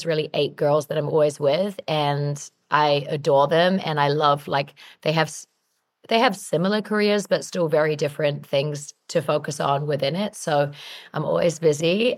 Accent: New Zealand; But I grew up in New Zealand, which is a very, very fit population and country in general.

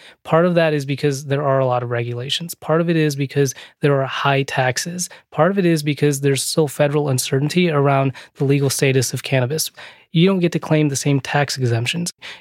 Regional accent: San Francisco, California, United States; But if you ask the people I grew up with in the Tenderloin, they would say, yeah, you know what?

